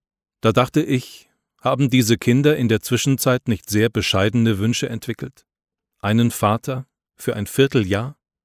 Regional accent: Jena, Thuringia, Germany; Ammerbach und Nenzdorf, 2 kleinen und unbedeutenden Nestern ganz in der Nähe meiner Heimatstadt Jena

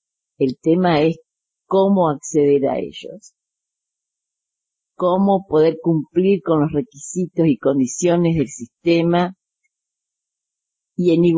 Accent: Formosa, Argentina; moved away as an adult; now in Buenos Aires, Argentina; Me gusta decir que soy formoseña y que vine a la ciudad de Buenos Aires a estudiar en la Facultad de Derecho.

